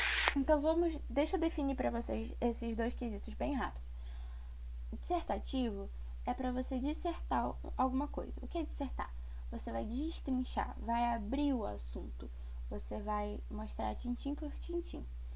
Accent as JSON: {"language": "Portuguese", "region": "Rio de Janeiro", "country": "Brazil", "said": "nós, eu e a Ana, somos do Rio de Janeiro"}